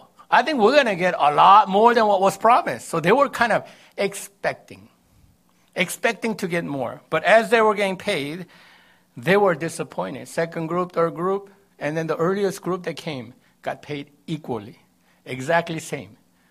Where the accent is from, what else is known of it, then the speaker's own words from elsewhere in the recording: South Korea; moved away; I came all the way here, and I'm a Christian now. Some of us, growing up in Korea, long time ago